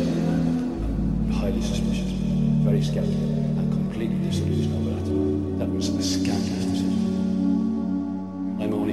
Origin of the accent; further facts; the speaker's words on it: Cork, Munster, Ireland; We're from Cork, and what's happening in Dublin?